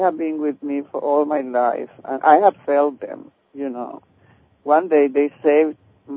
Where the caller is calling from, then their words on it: Falls Church, Virginia, United States; I'm calling from Falls Church, Virginia.